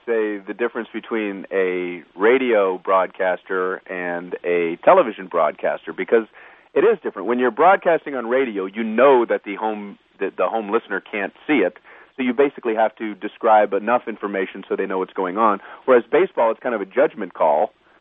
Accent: Florida, United States; I'm from Florida, and after the last election, I felt like I was going around the country doing my apology tour. Sorry about my state, everyone.

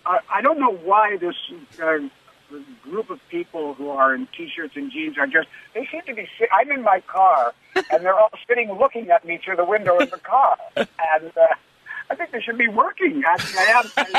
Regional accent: Winnipeg, Manitoba, Canada; So the next question was, do you know where I'm from? I'm from Winnipeg.

